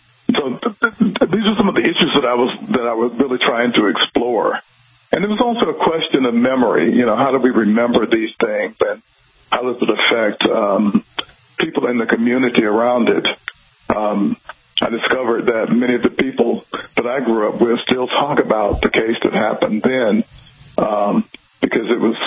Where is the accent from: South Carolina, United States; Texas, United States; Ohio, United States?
South Carolina, United States; an actual incident that occurred in my hometown in South Carolina when I was a very young boy.